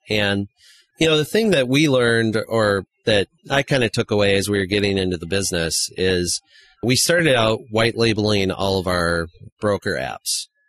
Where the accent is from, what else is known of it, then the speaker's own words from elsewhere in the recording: Nebraska, United States; Because I always use the example, because I'm from Nebraska, if somebody called me from the middle of Nebraska